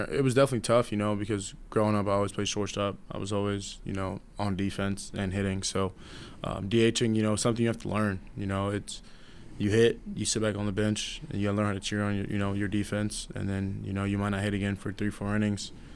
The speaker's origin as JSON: {"language": "English", "region": "New York", "country": "United States", "tie": "born or raised there", "said": "I think growing up in New York, you know, having that swagger with you"}